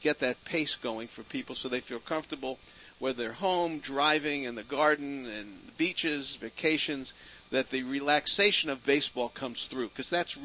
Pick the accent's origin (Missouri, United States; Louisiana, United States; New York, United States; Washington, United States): New York, United States; Brooklyn; I'm a kid from Brooklyn. It's the way I talk.